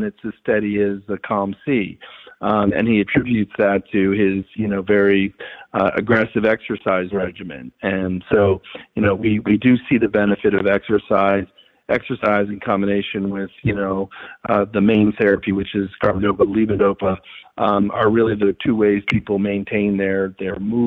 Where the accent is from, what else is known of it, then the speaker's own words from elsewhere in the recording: Pennsylvania, United States; I'm, again, going to draw on Pennsylvania, which is my home state.